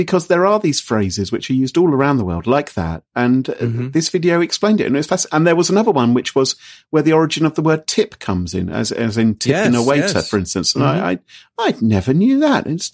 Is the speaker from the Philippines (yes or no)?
no; United Kingdom; Yes, that is a large part of being British.